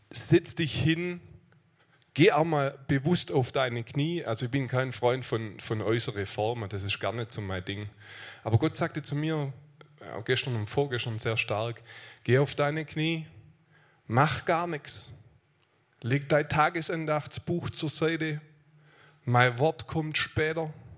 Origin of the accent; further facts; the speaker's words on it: Aalen, Baden-Württemberg, Germany; ich komme aus Aalen.